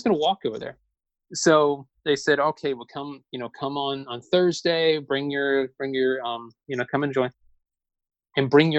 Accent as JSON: {"language": "English", "town": "Newnan", "region": "Georgia", "country": "United States", "tie": "born or raised there", "said": "I was thrilled because I grew up in Noonan. You know, so it's where I'm originally from."}